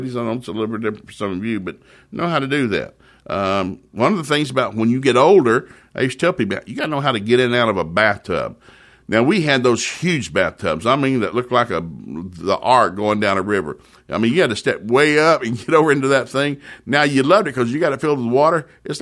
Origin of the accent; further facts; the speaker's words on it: the South, United States; I grew up in the South, and we didn't have any beef. We had pork.